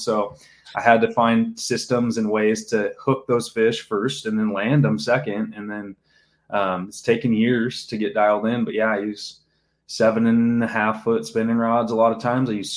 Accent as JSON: {"language": "English", "region": "Oregon", "country": "United States", "said": "I'm coming from Southern Oregon. I don't have a tournament fishery or a home lake."}